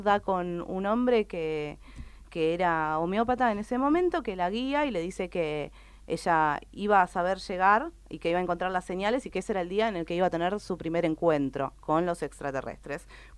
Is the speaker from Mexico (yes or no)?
no; Ushuaia, Tierra del Fuego, Argentina; born there; Nací en Ushuaia